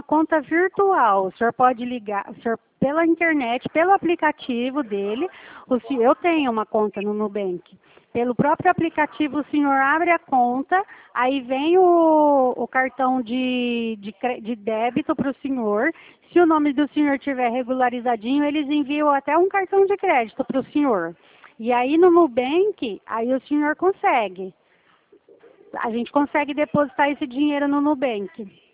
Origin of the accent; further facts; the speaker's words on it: Presidente Prudente, São Paulo, Brazil; eu sou de Presidente Prudente